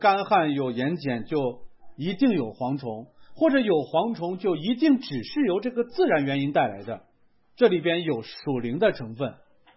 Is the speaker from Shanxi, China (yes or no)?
yes; Shanxi, China; 我就是那儿的人，我山西人，可是我小时候并不知道有这个神。